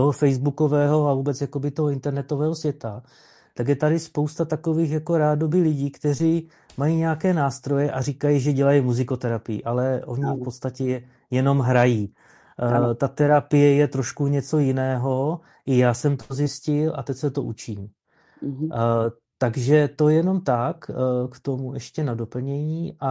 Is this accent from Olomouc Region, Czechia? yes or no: yes; Olomouc, Olomouc Region, Czechia; now in Blansko, Czechia; já jsem taky z Hané, z Olomouce.